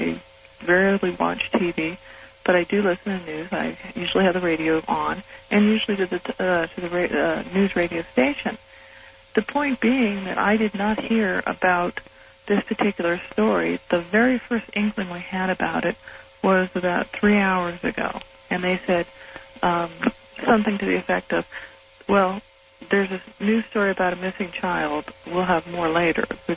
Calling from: Reno, Nevada, United States; Yes, I'm calling from Reno.

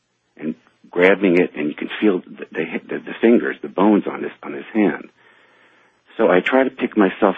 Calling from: New York City, New York, United States; And I'm calling from New York, New York.

